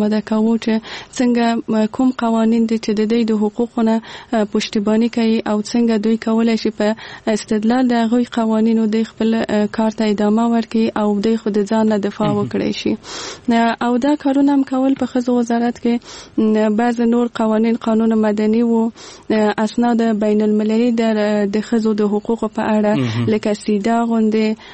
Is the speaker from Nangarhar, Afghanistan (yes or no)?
no; Kabul, Afghanistan; born there; زه په کابل کې زیږیدلې یم او دلته مجوند کړی.